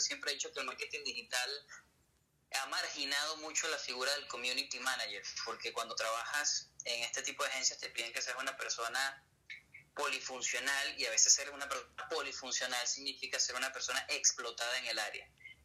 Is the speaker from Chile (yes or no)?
no; Venezuela; cabe destacar que somos venezolanos, viajé por toda Venezuela